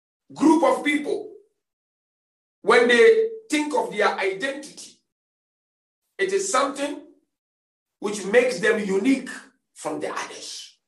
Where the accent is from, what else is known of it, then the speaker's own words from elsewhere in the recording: Ghana; I'm originally from Africa, from Ghana. That's where I was born and bred.